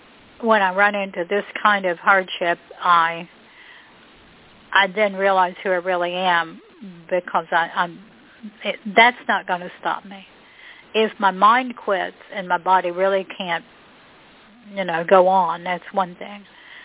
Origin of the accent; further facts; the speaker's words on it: West Virginia, United States; also born or lived in Boston; when I came back to the state, my home state of West Virginia from Boston